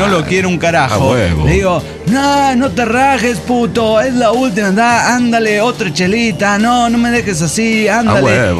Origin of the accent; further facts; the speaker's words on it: Querétaro, Mexico; Saludos, queridos amigos … de Querétaro.